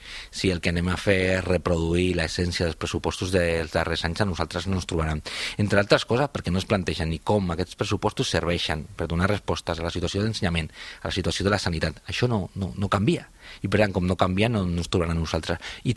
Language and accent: Catalan; Cornellà, Catalonia, Spain; veure les dues realitats que són la meva comarca, que és primer pla l'empresa Siemens de Cornellà